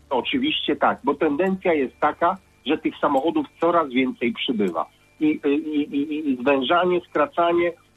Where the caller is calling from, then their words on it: Bydgoszcz, Kuyavian-Pomeranian Voivodeship, Poland; Jak już wspomniałem, jestem z Bydgoszczy, więc sytuacji drogowej tak do końca w Toruniu nie znam